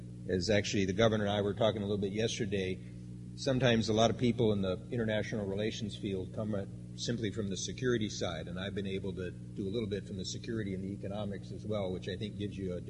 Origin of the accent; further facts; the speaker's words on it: Naperville, Illinois, United States; But I grew up in Naperville, and I was born in 1953